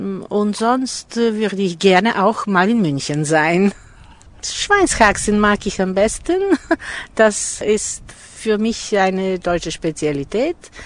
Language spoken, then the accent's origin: German; Sofia, Sofia City, Bulgaria; Ich komme aus Bulgarien. Ich bin im Jahr 1945 geboren, in Sofia.